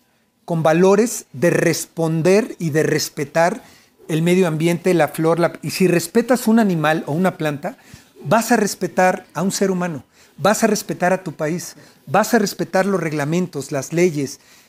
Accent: Mexico; México es enorme y es bello. Y lo que lo hace bello somos nosotros los mexicanos.

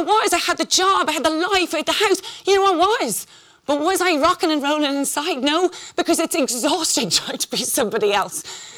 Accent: Ireland; because I'm Irish, Catholic and guilty

